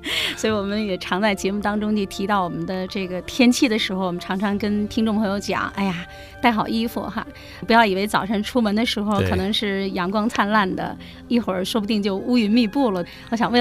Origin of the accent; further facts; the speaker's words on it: Beijing, China; 也当然也不会是我们北京了哈，我是北京人哈